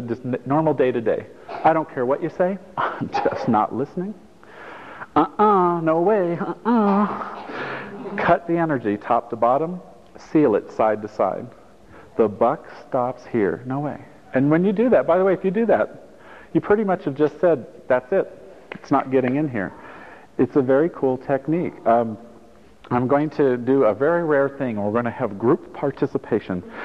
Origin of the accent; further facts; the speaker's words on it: Italy; I grew up in Italy, so coming here when gas, even at that time, was $3 a gallon